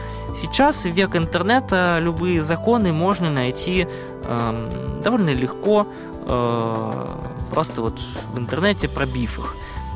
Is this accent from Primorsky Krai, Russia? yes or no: no; Moscow, Russia; Да, я сам из Москвы родом